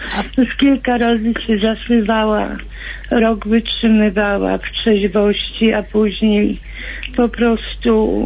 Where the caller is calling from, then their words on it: Warsaw, Masovian Voivodeship, Poland; jestem z Warszawy.